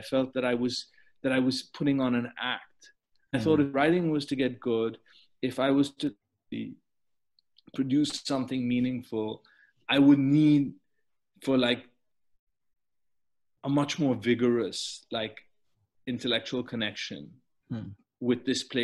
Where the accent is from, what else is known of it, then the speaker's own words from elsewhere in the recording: India; the way that I grew up in India.